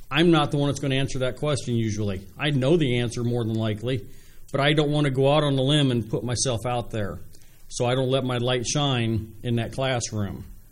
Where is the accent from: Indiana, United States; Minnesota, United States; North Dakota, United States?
Indiana, United States; Indianapolis; I used to say when I was growing up in Indianapolis, and it's still that way